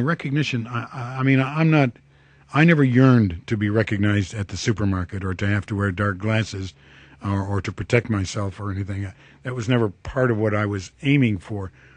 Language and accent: English; Toledo, Ohio, United States; I'm from Ohio. I was born in Toledo, Ohio, and I grew up there.